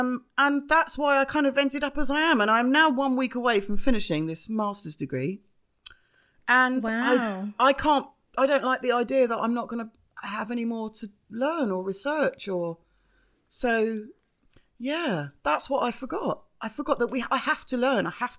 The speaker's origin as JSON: {"language": "English", "region": "London", "country": "United Kingdom", "said": "I'm from London, I can't explain it."}